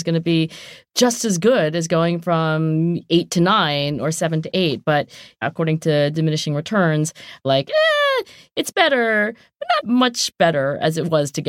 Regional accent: Philadelphia, Pennsylvania, United States; I'm from Philly. We have Tasty Cakes.

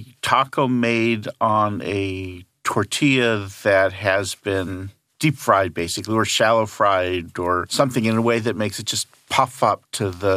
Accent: Los Angeles, California, United States; We can't help ourselves. We're from Los Angeles.

